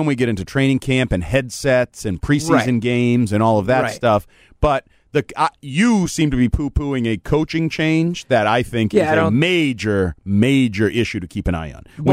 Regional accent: Dominican Republic; Now, I'm from the Dominican now.

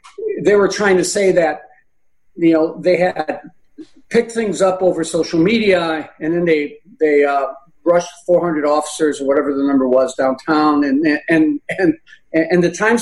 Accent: Chicago, Illinois, United States; And as a citizen, as someone who was born and raised in Chicago, I'm going to continue to do that.

